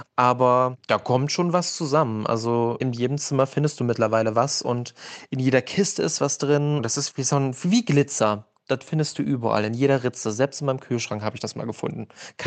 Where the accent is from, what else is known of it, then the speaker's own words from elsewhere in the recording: Germany; Aber ich komme aus der DDR, ich muss das nehmen, was ich habe.